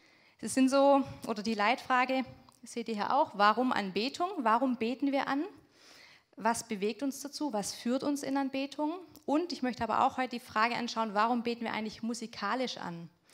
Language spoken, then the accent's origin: German; Egenhausen, Baden-Württemberg, Germany; also born or lived in Leonberg; Sind jetzt im Sommer wieder hergezogen ins schöne Egenhausen.